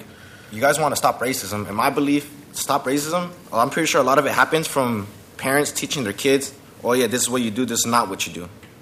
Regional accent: Portland, Oregon, United States; You know, I grew up in Portland. I'm 23, about to be 24 soon. Look, I lived in Portland like 20 years of my life.

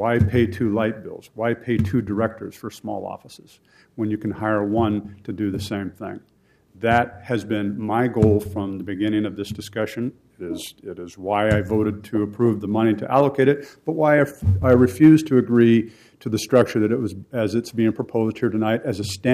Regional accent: Portland, Oregon, United States; have been involved politically my entire adult life, born and raised in Portland.

